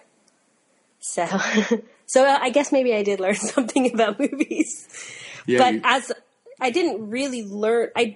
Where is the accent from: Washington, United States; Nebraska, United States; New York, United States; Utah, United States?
Utah, United States; And where I grew up in Utah, like this town, like we wouldn't get all the movies when they came out.